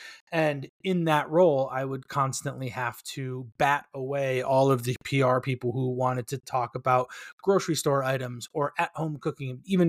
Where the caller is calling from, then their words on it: Los Angeles, California, United States; I'm on the general east side, as you would say. So sort of Eagle Rock, Highland Park, Pasadena area.